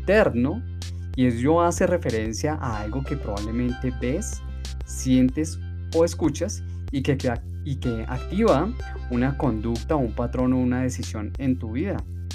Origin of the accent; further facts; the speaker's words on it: Colombia; Si le preguntas en mi país, acá en Colombia, a una persona promedio